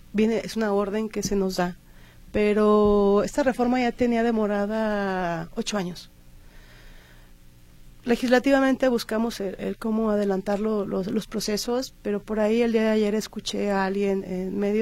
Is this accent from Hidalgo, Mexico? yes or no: no; San Miguel el Alto, Jalisco, Mexico; soy de San Miguel el Alto, orgullosamente alteña.